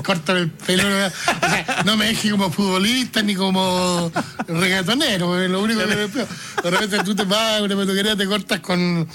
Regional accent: Chile; necesitamos coordinarnos como chilenos.

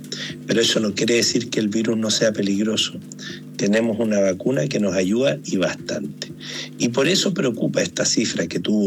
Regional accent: Viña del Mar, Valparaíso, Chile; Yo en lo personal, como buen viñamarino, soy del Ayrton

